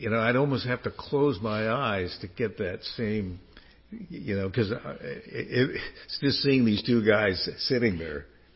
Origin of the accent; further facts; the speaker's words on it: Laguna Beach, California, United States; I was raised down here in Laguna Beach, California.